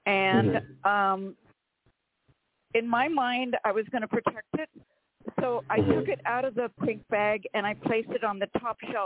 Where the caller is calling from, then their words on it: Rancho Cordova, California, United States; from Rancho Cordova, California.